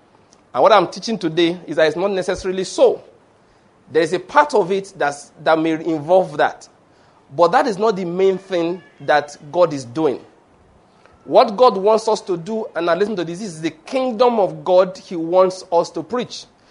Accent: Ondo, Nigeria; I'm from Ondo State by birth, you know.

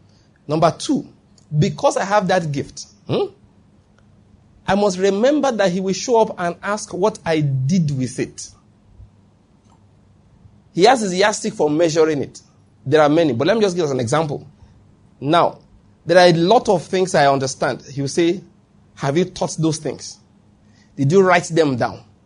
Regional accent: Nigeria; I'm a Nigerian citizen. I'm a Enugu resident.

